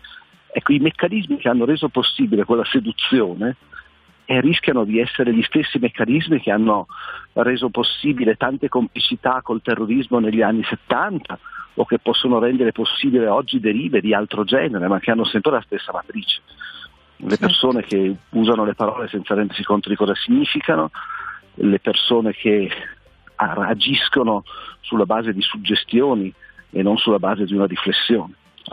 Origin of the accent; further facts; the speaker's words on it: Turin, Piedmont, Italy; e qui io sono torinese, abbiamo festeggiato